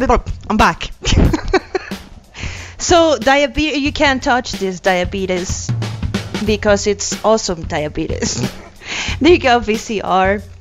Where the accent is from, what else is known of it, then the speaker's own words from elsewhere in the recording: England, United Kingdom; accent: English; Tanek A is making fun of my English accent.